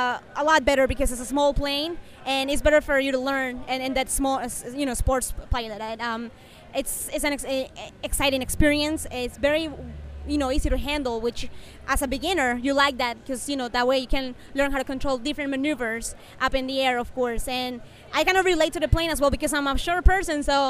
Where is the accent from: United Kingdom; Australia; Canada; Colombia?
Colombia; now in Tampa, United States; Okay, so I'm originally from Colombia. I moved here 7 years ago, and I've been living in Tampa for all those 7 years.